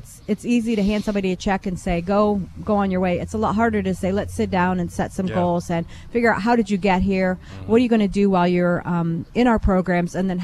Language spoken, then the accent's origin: English; North Baltimore, Ohio, United States; Yeah, I grew up in North Baltimore. So our hangout was really driving to Findlay to cruise the circuit. But I lived 3 miles out in the country when I grew up